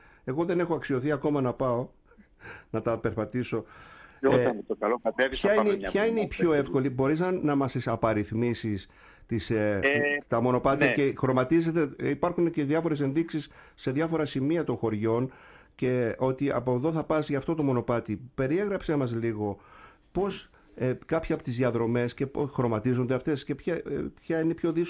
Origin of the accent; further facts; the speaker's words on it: Kasos, South Aegean, Greece; μιλάω τώρα για το νησί μου, την Κάσου, καθότι είναι ναυτικό